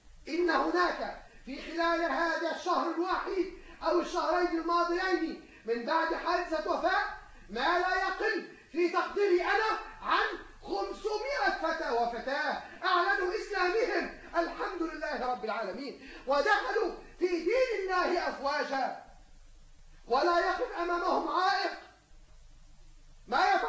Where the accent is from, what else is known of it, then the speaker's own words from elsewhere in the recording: Egypt; في بلادكم وفي بلادنا مصر العزيزة.